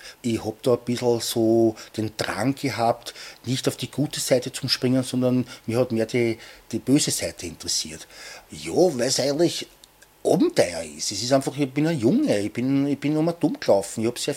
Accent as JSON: {"language": "German", "region": "Vienna", "country": "Austria", "said": "Ich liebe Wien. Wirklich. Ich bin ein richtiger Wiener. Ich kann meine Sprache nicht ablegen. Ich kann nicht anders sprechen. Ich habe das so gelernt. Ich will nicht anders reden."}